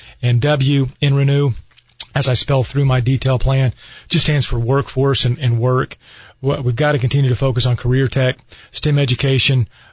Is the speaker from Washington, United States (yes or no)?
no; Enid, Oklahoma, United States; I was born and raised in Enid. My dad was born in Canute. Mom was born in Noble County. My wife was born in Ada. We're from non-metropolitan area of Oklahoma